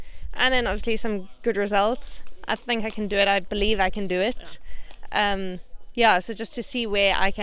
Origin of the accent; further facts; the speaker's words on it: South Africa; I am from South Africa. It's my first time racing in America